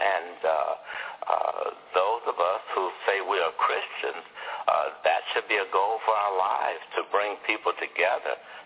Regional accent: Alton, Illinois, United States; So I conceived this idea of being born and raised in Alton, Illinois, that is the place where Elijah P. Lovejoy came from St. Louis to print a newspaper

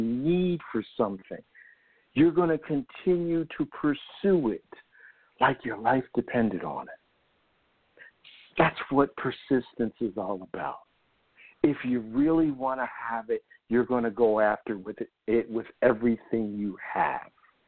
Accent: New Jersey, United States; He's played for audiences I'm from New Jersey, in New Jersey and the Philadelphia area on numerous occasions.

